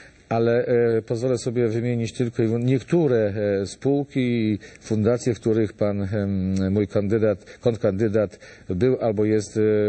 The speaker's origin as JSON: {"language": "Polish", "region": "Lesser Poland", "country": "Poland", "said": "jesteśmy z Małopolski"}